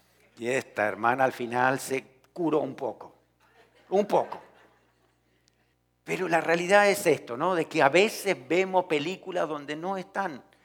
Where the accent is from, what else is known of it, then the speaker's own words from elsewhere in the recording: Pehuajó, Buenos Aires Province, Argentina; Cuando estaba empezando como pastor, en mi pueblo, en Pehuajó